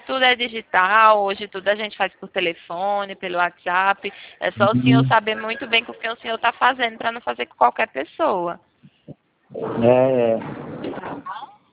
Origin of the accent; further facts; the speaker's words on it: Piracicaba, São Paulo, Brazil; Eu sou aqui de Piracicaba, interior de São Paulo.